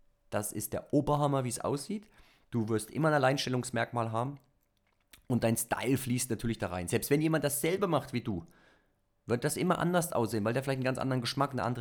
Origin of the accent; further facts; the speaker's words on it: East Germany, Germany; Und dann muss man halt als Ossi sich einen Arsch aufreißen